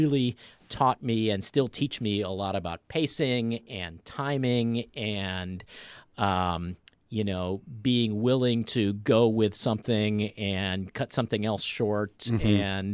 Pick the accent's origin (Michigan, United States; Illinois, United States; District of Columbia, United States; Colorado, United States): District of Columbia, United States; Washington; I grew up in the Washington, D.C. area